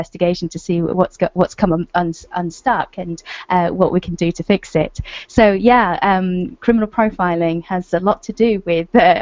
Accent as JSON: {"language": "English", "country": "United Kingdom", "said": "I'm from the UK."}